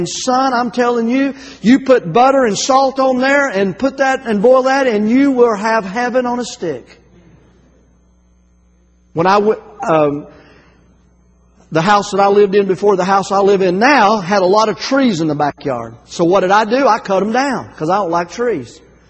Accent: Soddy Daisy, Tennessee, United States; I'm from Soddy Daisy, so it was no problem for me to go to Knob Noster, okay?

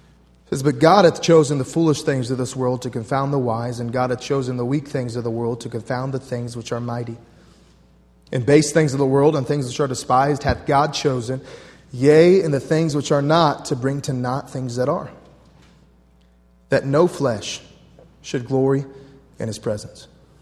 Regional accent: Missouri, United States; I grew up in Missouri, and I spent a lot of my summers working at a camp that our church owned.

